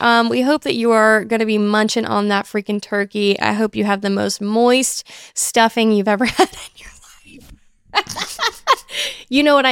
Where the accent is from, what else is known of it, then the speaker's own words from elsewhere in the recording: the South, United States; born there; Girl, I was born like in the South.